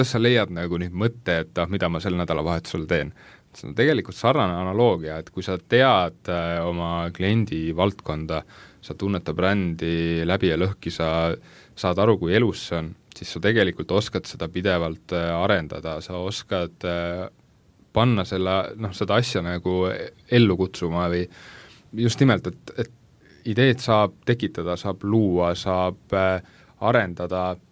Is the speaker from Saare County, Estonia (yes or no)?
no; Lääne-Viru County, Estonia; ma ise olen nagu Lääne-Virumalt tegelikult pärit